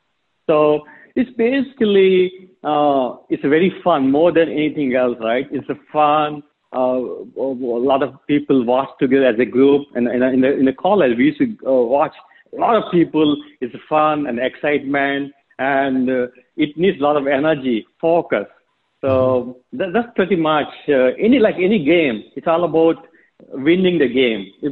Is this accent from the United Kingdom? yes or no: no; India; moved away as an adult; now in Denver, United States; I grew up in India. I did my schooling, college, everything in India. We moved to US for a job. It's not actually a job, it's a relocation from India to US in 2004. We came to Denver, Colorado. That's my first place.